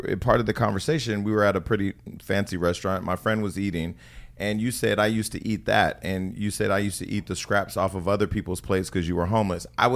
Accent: California, United States; I'm from the Bay. I'm a scammer. I'm from the Bay.

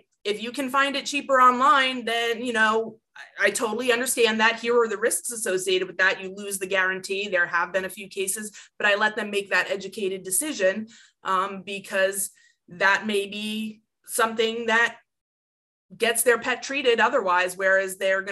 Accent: New York, United States; Well, I'm from New York.

